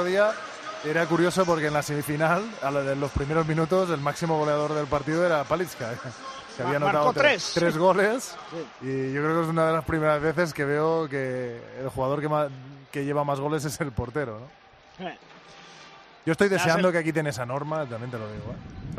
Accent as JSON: {"language": "Spanish", "town": "Palafrugell", "region": "Catalonia", "country": "Spain", "tie": "born or raised there", "said": "Entra todo mi pueblo ahí, entra todo Palafrugell. Podemos meter a todo Palafrugell ahí dentro."}